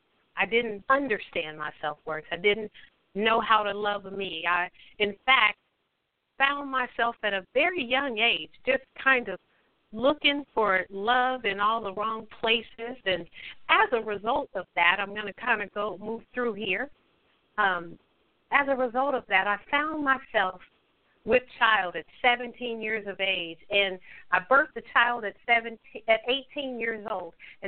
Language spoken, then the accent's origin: English; Topeka, Kansas, United States; I hail from Topeka, Kansas, where I currently reside.